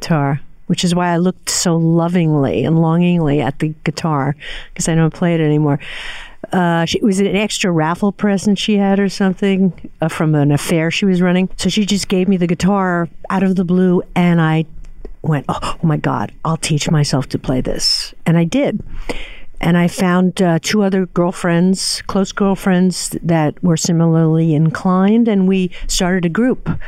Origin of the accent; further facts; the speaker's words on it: Brooklyn, New York, United States; I grew up in Brooklyn, New York, and my earliest memory of singing was with my father in the car.